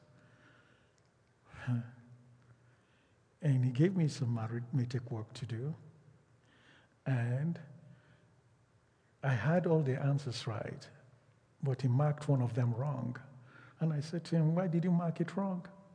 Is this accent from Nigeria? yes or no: yes; Lagos, Nigeria; born there; first language Yoruba; English is a second language; also born or lived in Midwest Region; I was born in a city called Lagos, and my first language was the Yoruba language. I spoke primarily Yoruba. That's the language that Rabbi Boku and the rest of them speak. Very little English. And we moved to what was then called Midwest.